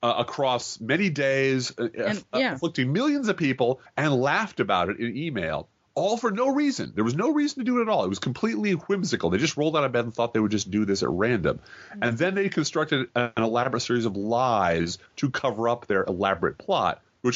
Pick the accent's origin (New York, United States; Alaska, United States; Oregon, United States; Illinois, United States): Illinois, United States; Chicago; And being as I hail from Chicago, it brings back fond memories, I must say.